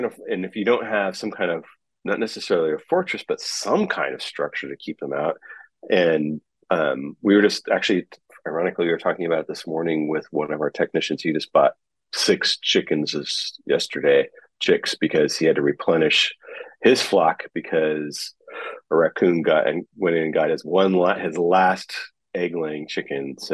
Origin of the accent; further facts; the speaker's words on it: San Francisco, California, United States; I grew up in San Francisco and my teacher, he would bring chickens into our school in the Mission District